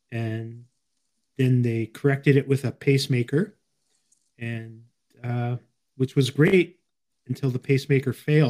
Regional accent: Winnipeg, Manitoba, Canada; now in Toronto, Canada; I grew up in a prairie city called Winnipeg in the province of Manitoba in Canada. And I am currently in Toronto, the center of the universe, according to some people.

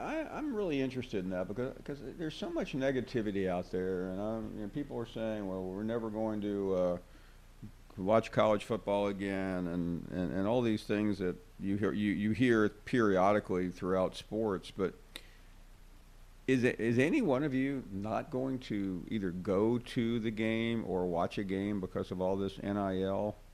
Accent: Memphis, Tennessee, United States; also born or lived in Birmingham, United States; I remember growing up in Memphis. I followed it very closely, then living in Birmingham.

